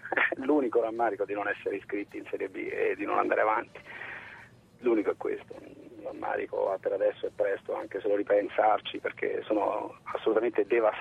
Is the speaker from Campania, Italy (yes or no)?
no; Siena, Tuscany, Italy; moved away; Io vengo da Siena, me ne sono andato per fare il mio lavoro in posti semplicemente, sì, sicuramente più difficili dal punto di vista imprenditoriale da percorrere